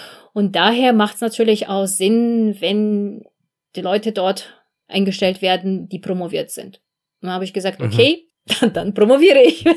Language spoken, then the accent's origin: German; Belarus; now in Germany; Ich komme ursprünglich selbst aus Belarus, also ich bin dort geboren, aufgewachsen, und als ich nach Deutschland kam, nach dem Mauerfall